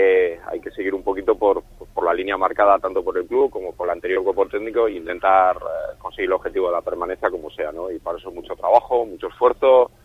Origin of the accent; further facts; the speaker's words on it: Cantabria, Spain; moved away as an adult; Hace 11 años que salí de Cantabria con la maleta por ahí a entrenar